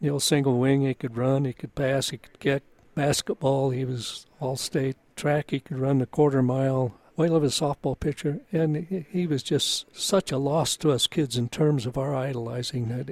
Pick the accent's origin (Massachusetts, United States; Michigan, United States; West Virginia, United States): Massachusetts, United States; Holyoke; born or raised there